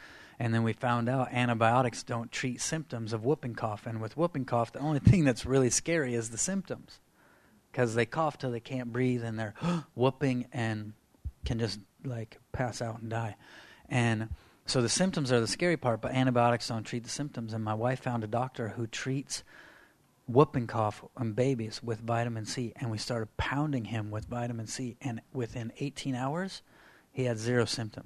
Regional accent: California, United States; So I'm from California, and I work at Bethel Church in Redding.

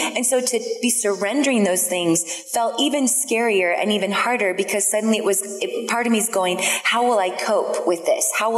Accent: Oregon, United States; And I'm like, okay, I'm from Oregon.

